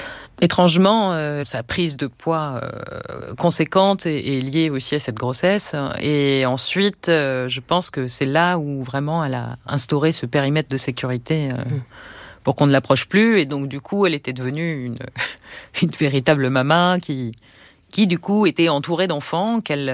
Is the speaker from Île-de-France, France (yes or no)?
yes; Saint-Ouen, Île-de-France, France; born there; Moi, je suis née à Saint-Ouen, au 31 rue Villabiron, près du marché des puces. Hein. Et en 82, le 6 décembre, à 7 heures du matin.